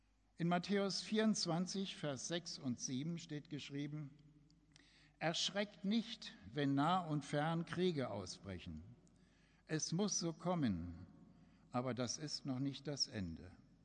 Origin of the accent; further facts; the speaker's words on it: Berlin, Germany; Schon in meiner Jugend in der Berliner Stadtmissionsgemeinde sprach unser Missionar von der Endzeit.